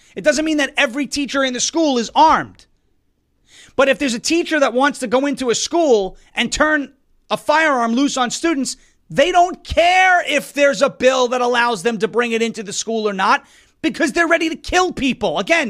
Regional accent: New York, United States; Now, I come from New York.

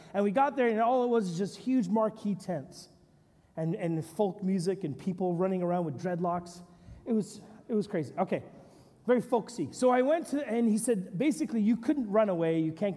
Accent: Edmonton, Alberta, Canada; When I was a kid, I loved going to England, where my nana and grandpa lived. I didn't like my hometown of Edmonton. It was a hole in the ground.

